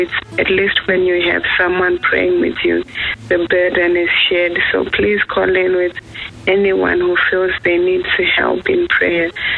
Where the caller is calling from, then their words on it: Australia; I'm calling from Australia.